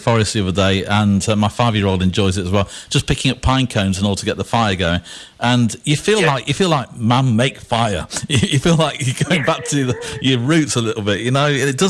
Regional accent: Derby, East Midlands, United Kingdom; I'm from Derby

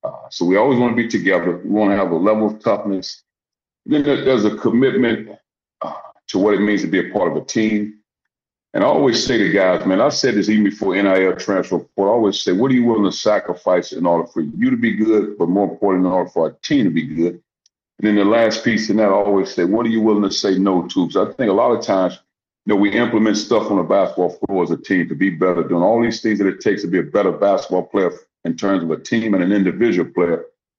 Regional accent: East St. Louis, Illinois, United States; I've always been a guy with my high school team growing up in East St. Louis

